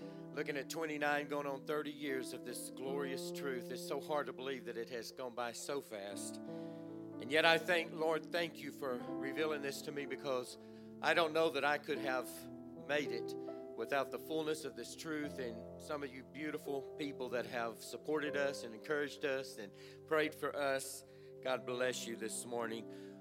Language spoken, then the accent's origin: English; Texas, United States; accent: Texas; So being East Texan, I said, uno momento, por favor. And that Texas accent came forth.